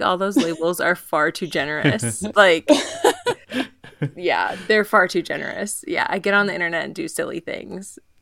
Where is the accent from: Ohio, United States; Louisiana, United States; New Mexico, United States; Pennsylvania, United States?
Ohio, United States; Yeah, I was born and raised in Ohio, and now I live in Northeast Ohio, like near Akron. And, you know, went to college in Ohio and have really never lived anywhere else.